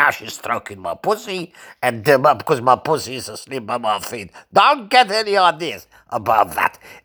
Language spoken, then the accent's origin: English; Muswell Hill, London, United Kingdom; I'm a barber. I come from Muswell Hill